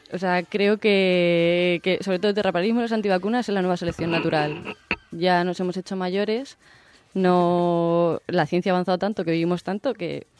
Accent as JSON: {"language": "Spanish", "town": "Valencia", "region": "Valencian Community", "country": "Spain", "said": "porque soy de aquí de Valencia, por eso digo UNESCO."}